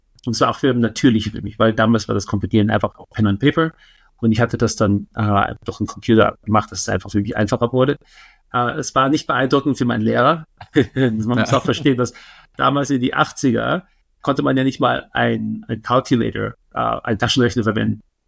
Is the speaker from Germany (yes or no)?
no; Austria; ich bin in Österreich aufgewachsen